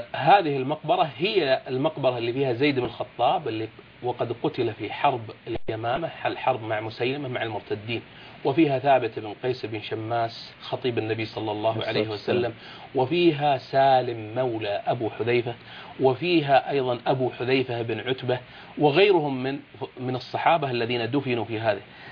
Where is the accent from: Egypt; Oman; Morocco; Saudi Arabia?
Saudi Arabia; Najd; هذا كتبه هي اللي تربينا عليها في نجد